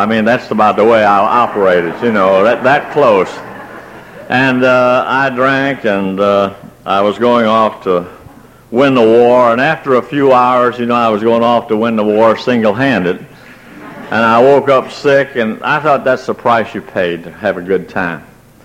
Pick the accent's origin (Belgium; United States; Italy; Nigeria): United States; Buffalo, New York; also born or lived in Ayr, Scotland; now in Bessemer, United States; I was born in Scotland. I was born in Ayr, Scotland. My folks moved to Buffalo, New York. And, it was South Scotland and South Buffalo. And I live in South Bessemer.